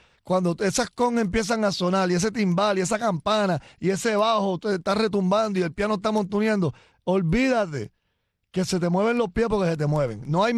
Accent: Cataño, Puerto Rico; born there; Cataño, Puerto Rico, papá.

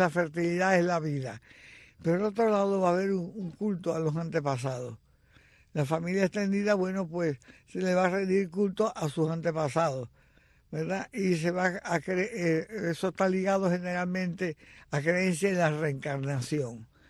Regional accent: Baracoa, Guantánamo, Cuba; Yo siempre bromeaba cuando alguien me pregunta sobre dónde yo me crié en Baracoa Oriente, oigan ustedes.

